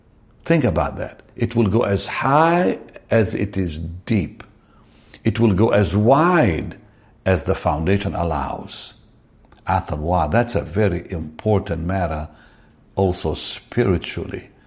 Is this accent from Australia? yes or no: no; Israel; You know, I come from Israel, and there's a lot of walls and pillars that have been there for like over 2,000 years.